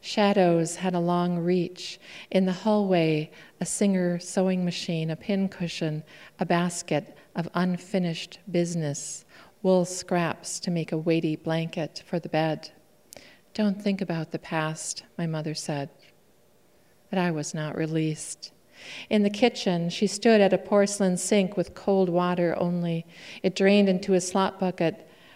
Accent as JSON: {"language": "English", "town": "Duluth", "region": "Minnesota", "country": "United States", "also_born_or_lived": "Iron Range", "said": "I'm from Duluth, via the Iron Range in Minnesota."}